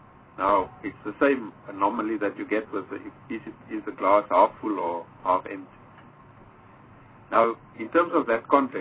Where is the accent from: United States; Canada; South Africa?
South Africa; I'm also from the rural area. I'm from the Karoo.